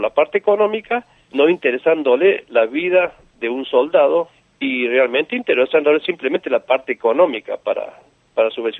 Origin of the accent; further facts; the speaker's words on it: Córdoba, Argentina; born there; Nací en Córdoba, Argentina, e incluso mi hijo nació en Córdoba, Argentina, era argentino